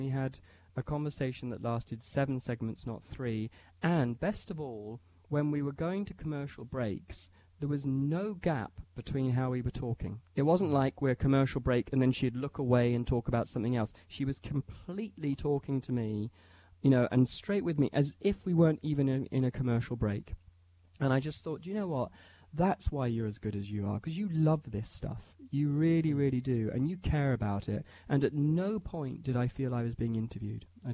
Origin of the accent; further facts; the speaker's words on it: Chicago, Illinois, United States; The accent is, I'm not English. I come from Chicago. I find it quite hard to keep up the English accent for longer than an hour or so.